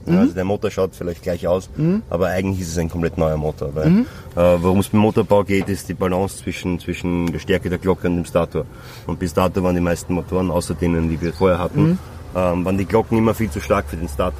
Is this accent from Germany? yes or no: no; Austria; Wir kommen aus der Nähe von Wien.